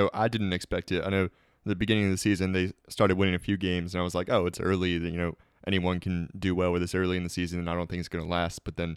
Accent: Harrisonburg, Virginia, United States; now in Blacksburg, United States; Harrisonburg is obviously my hometown. I grew up there. I spent 21 years of my life there, and I love it. But Blacksburg is where I live now while I'm going to Virginia Tech

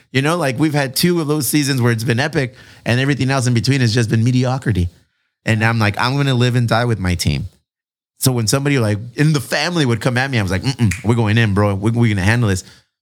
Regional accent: San Diego, California, United States; But we're from San Diego and I rep my, you know, I'm loyal to this soil.

